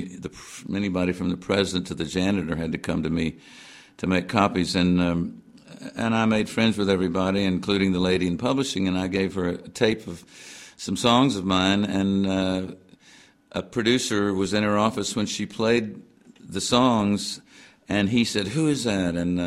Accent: Memphis, Tennessee, United States; And about when I was old enough to know what was going on … exploded. … those guys, the … was the fourth member. And right under my nose in my hometown

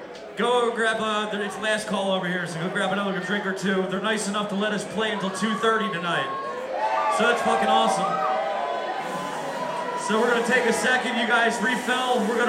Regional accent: Philadelphia, Pennsylvania, United States; We're here from Philadelphia, Pennsylvania.

